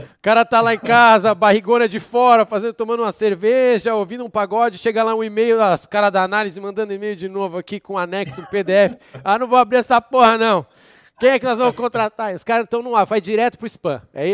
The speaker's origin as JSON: {"language": "Portuguese", "town": "Nova Iguaçu", "region": "Rio de Janeiro", "country": "Brazil", "tie": "born there", "said": "Eu nasci em Nova Iguaçu, galera."}